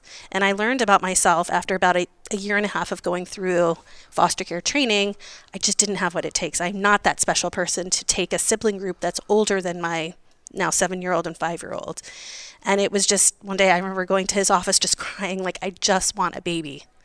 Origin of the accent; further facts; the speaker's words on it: United States; now in Israel; I remember I wanted a private hospital and I'm an American. being in Israel.